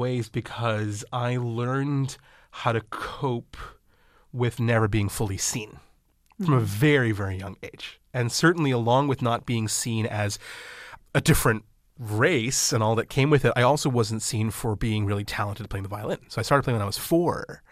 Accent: New York, United States; also born or lived in Nyack; I grew up in Mid-Hudson Valley, New York. I was born in Nyack on the Hudson.

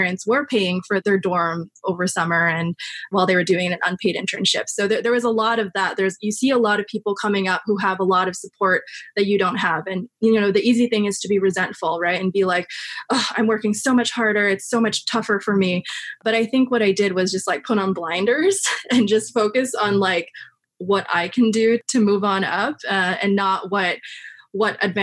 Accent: Queens, New York, United States; I just remember like the only reason why I was able to compete with people was because I grew up in Queens and I could commute into the city an hour and a half.

